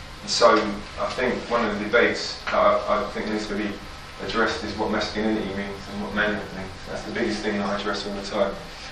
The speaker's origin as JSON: {"language": "English", "region": "London", "country": "United Kingdom", "said": "I'm standing here, I'm from London"}